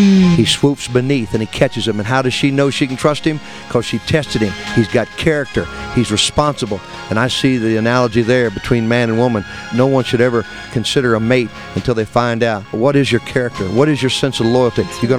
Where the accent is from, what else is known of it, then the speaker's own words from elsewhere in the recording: Alabama, United States; because I am from Alabama and I love Alabama.